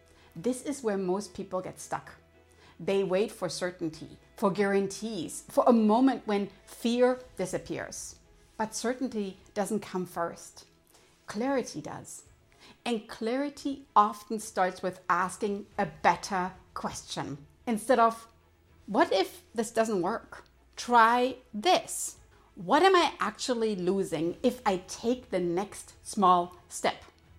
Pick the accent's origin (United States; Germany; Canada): Germany; I grew up in Germany, and if you grew up there, cars weren't just transportation.